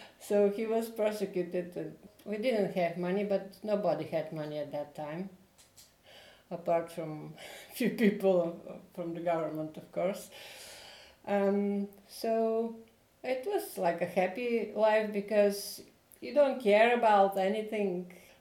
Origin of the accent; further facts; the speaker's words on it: Bulgaria; born there; English is a second language; So I was born in Bulgaria some time ago.